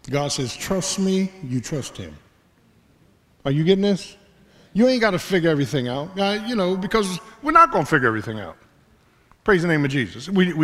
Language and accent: English; Philadelphia, Pennsylvania, United States; You know, growing up in South Philly, had a little girl say, quit, I ain't need no closure.